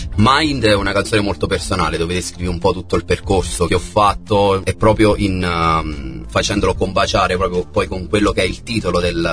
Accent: Campania, Italy; visto che per i miei colleghi torinesi, milanesi e quant'altro, io sono napoletano

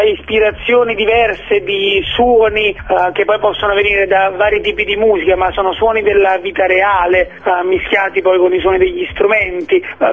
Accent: Agropoli, Campania, Italy; le strade del mio paese d'origine sono di Agropoli.

